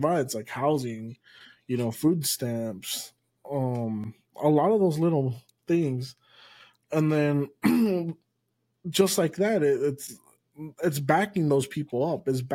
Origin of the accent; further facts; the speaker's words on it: United States; I'm Mexican-American here, right? Like, to the white people, I'm Mexican. To the Mexicans, I'm American. But like, this is the country I was born in. This is where I was raised.